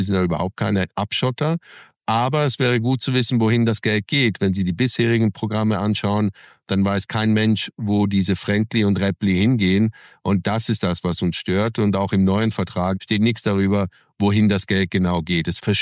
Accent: Switzerland; Aber wenn wir als Schweizer heute Sicherheit denken

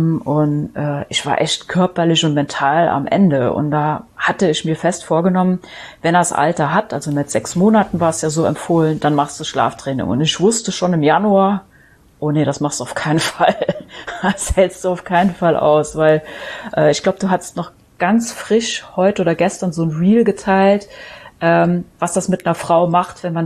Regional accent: Saarburg, Rhineland-Palatinate, Germany; born there; Ich bin halt hier geboren in Saarburg, studiert in Trier, ich wohne da nicht weit weg von.

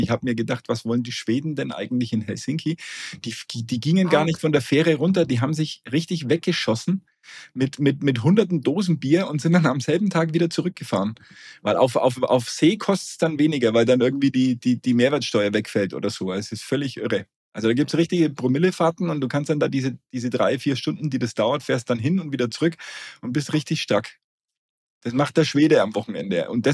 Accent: Bavaria, Germany; Als Franke, na gut, als Franke hat man das im Blut.

